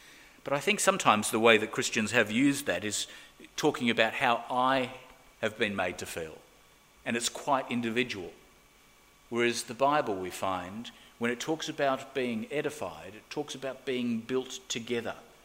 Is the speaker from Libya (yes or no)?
no; Australia; I'm an Australian.